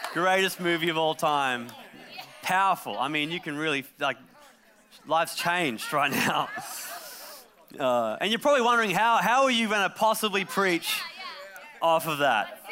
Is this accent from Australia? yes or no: yes; Australia; I'm Australian. That's what's wrong with my voice. Can't change it. Can't fix it.